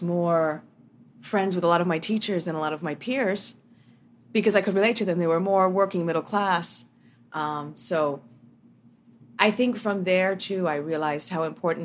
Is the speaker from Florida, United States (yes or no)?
yes; Miami, Florida, United States; I grew up in Little Havana with, you know, in a very tight-knit Cuban community.